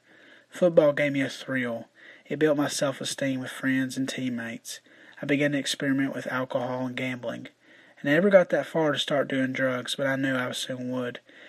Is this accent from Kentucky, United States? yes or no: yes; Richmond, Kentucky, United States; born there; I was born on September the 8th, 1992, in Richmond, Kentucky.